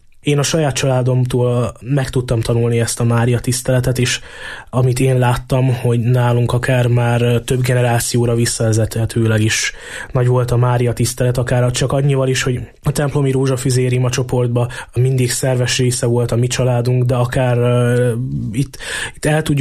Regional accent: Southern Slovakia, Slovakia; felvidéki vagyok

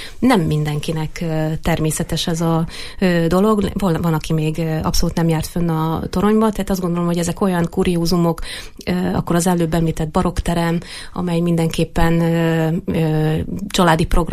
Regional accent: Erdőtelek, Heves, Hungary; édesapám ő erdőtelekközségnek volt a vezetője 17 évig, én onnan származom

